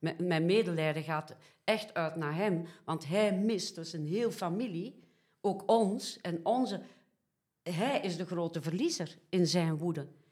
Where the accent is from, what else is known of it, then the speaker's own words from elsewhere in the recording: Belgium; now in Netherlands; Ik ben afgesneden van mijn geboorteland.